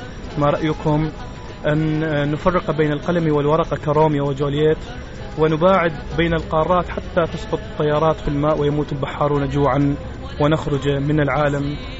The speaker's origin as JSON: {"language": "Arabic", "town": "Baghdad", "region": "Baghdad Governorate", "country": "Iraq", "tie": "born or raised there", "said": "من مواليد شهر 12 من عام 1982 من مواليد بغداد، تدرجت في المدارس الابتدائية والمتوسطة والإعدادية في مدينة الثورة"}